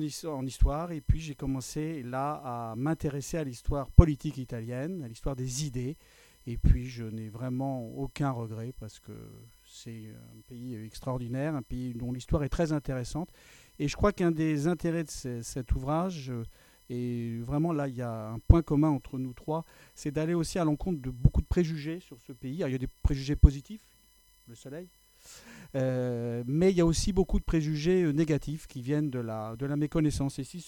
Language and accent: French; Rouen, Normandy, France; born there; Étant donné que je suis né à Rouen, j'ai travaillé sur la Sicile, donc je m'inscris dans la lignée des conquérants normands.